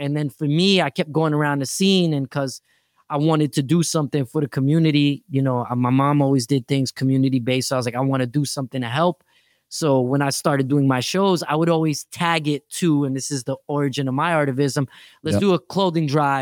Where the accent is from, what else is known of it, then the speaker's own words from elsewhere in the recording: Jamaica, New York, United States; And because I'm from Jamaica, I used to have to take that train ride like an hour.